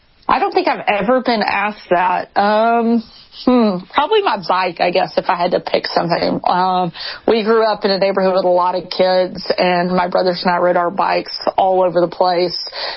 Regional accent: Texarkana, Arkansas, United States; I was probably 7 or 8 in my hometown of Texarkana, which is not far from where he grew up.

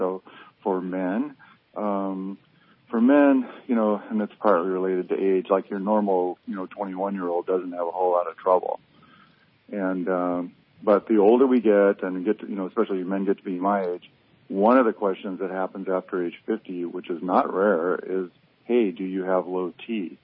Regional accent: Minnesota, United States; just because I grew up in Minnesota, so the analogy I use

